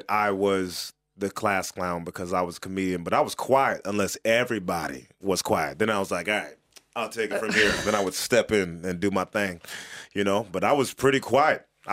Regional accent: Portland, Oregon, United States; Yeah. I grew up in, I was born in Portland, Oregon. You know Oregon?

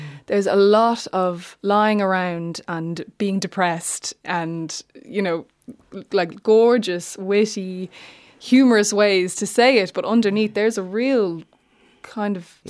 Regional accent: Ireland; In London, I don't feel like I've been typecast as an Irish person or an Irish woman.

